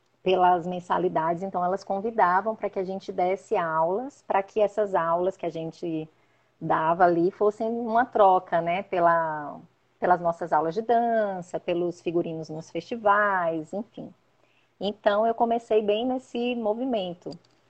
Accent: Fortaleza, Ceará, Brazil; Então, eu sou natural de Fortaleza, Ceará. E lá que começou minha trajetória.

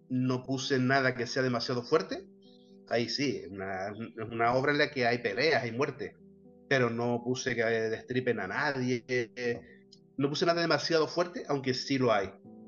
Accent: La Vega, Canary Islands, Spain; now in Agüimes, Spain; Toda mi familia es de Agüimes, me crié en La Vega y ahora volví a Agüimes.

